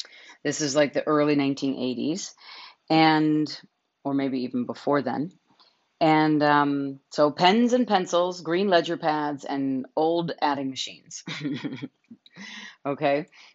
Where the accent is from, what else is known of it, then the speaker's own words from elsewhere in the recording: New York, United States; I grew up in New York